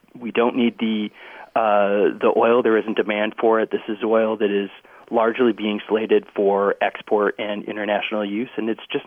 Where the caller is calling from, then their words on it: Chicago, Illinois, United States; You know, I'm calling you from Chicago, just across Lake Michigan from the Kalamazoo River